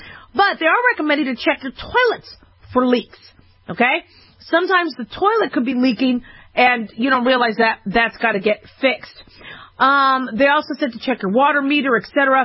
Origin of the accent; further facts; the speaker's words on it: Arizona, United States; When you do water, when I grew up in Arizona, we had to water only certain times a day.